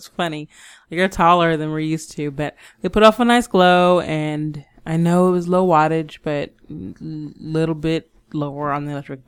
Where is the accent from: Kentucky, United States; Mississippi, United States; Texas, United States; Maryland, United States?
Kentucky, United States; Louisville; we're from Louisville